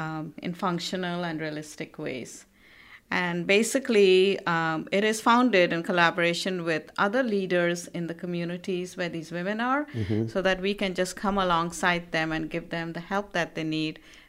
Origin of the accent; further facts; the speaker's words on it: Kolkata, West Bengal, India; now in United States; And I grew up in Calcutta, the city of joy in India.